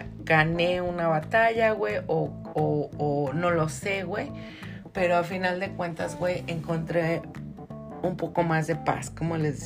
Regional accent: Mexico City, Mexico; Yo lo sigo porque soy del barrio, soy del DF.

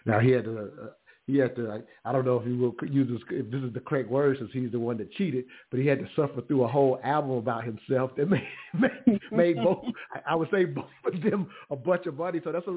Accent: the South, United States; definitely aware of it growing up in the South, that kind of stuff did happen.

